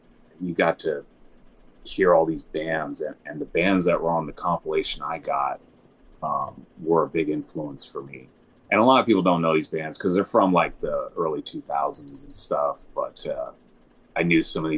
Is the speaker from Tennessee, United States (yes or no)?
no; Colorado, United States; Well, I grew up in Colorado, and I used to go to what was known as the Colorado Dark Arts Festival